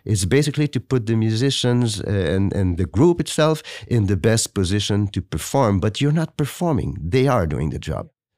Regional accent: Trois-Rivières, Quebec, Canada; I was appointed the organist at the cathedral in Trois-Rivières in my hometown.

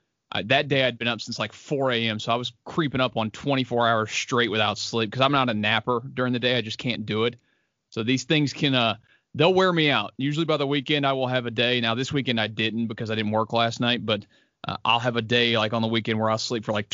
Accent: Houston, Texas, United States; Yeah, in Houston, born and raised, grew up out in Jersey Village, went to Jersey Village High School. So my entire life was out there.

